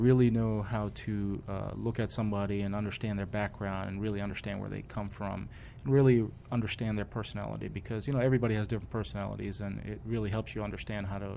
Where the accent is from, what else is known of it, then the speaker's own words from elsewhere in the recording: Maryland, United States; also born or lived in Pearl Harbor, Hawaii; I grew up in Maryland my entire life, except for when I was in the military from 1995 to 2001. I was stationed in Pearl Harbor, Hawaii, and did three tours overseas while I was there.